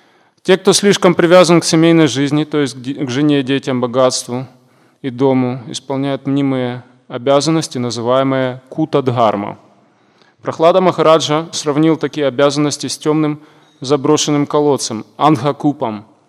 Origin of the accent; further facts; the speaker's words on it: Kropyvnytskyi, Kirovohrad Oblast, Ukraine; Я из Кировограда.